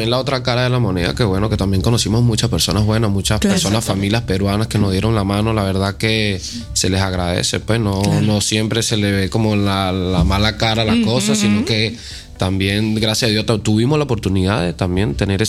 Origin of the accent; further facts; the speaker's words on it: Venezuela; como somos nosotros los venezolanos, porque sí, digo, verdad que somos